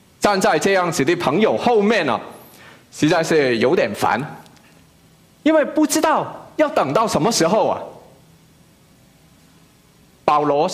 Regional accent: Macau; 我们都知道我是在澳门长大的，住了十几年

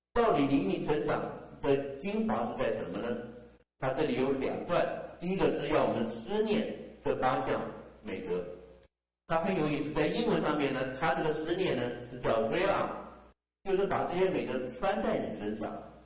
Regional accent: China; 我们中国人见面讲什么？吃过饭了没有？

